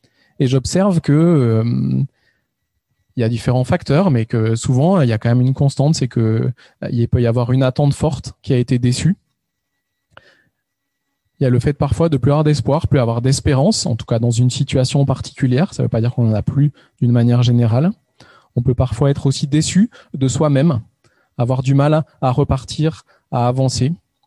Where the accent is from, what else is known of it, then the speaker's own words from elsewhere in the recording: Valence, Auvergne-Rhône-Alpes, France; moved away as an adult; now in southern France, France; nous, on habite dans le sud de la France depuis une quinzaine d'années. On n'en est pas originaire. Figurez-vous qu'on est originaire de Valence. On a grandi tous les deux dans la région.